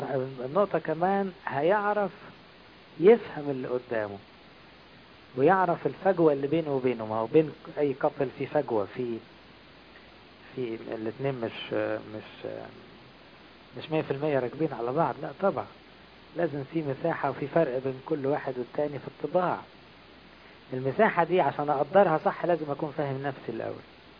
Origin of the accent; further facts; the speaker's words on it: Egypt; اغلبنا كمصريين